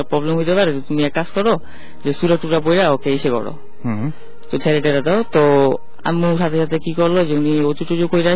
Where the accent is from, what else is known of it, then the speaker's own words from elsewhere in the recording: Narayanganj, Dhaka Division, Bangladesh; আমি নারায়ণগঞ্জ থেকে আসছি।